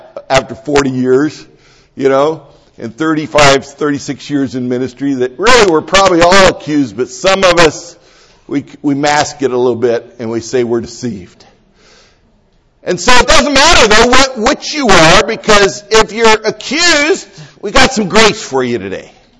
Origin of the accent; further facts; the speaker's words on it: California, United States; born there; Praise God, I was born a Californian and I'm not a Texan.